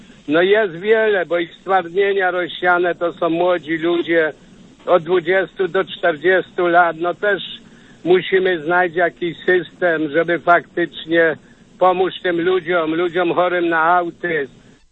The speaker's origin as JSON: {"language": "Polish", "town": "Strusy", "region": "Lesser Poland", "country": "Poland", "said": "Akurat ja jestem ze Strus, powiatu sądeckiego."}